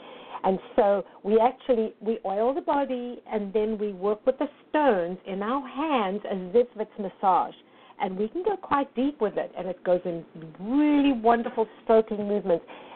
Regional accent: South Africa; It's the Afrikaans spelling of the word clinic, and I'm from South Africa.

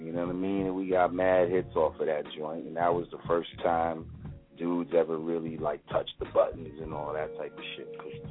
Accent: New York, United States; My shit sounds like some New York shit. I'm from New York, so I make New York sounding hip hop.

